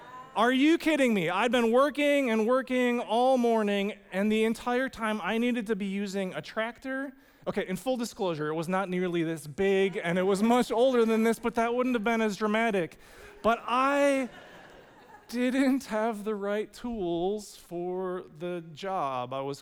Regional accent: Waunakee, Wisconsin, United States; Growing up in Wanakee, I worked a couple different jobs as a soccer referee and then at the Piggly Wiggly grocery store really briefly.

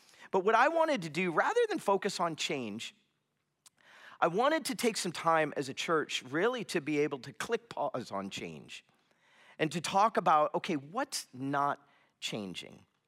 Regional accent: Florida, United States; And, you know, I grew up in South Florida. The house that I grew up in, we had this massive ficus tree in front of our house.

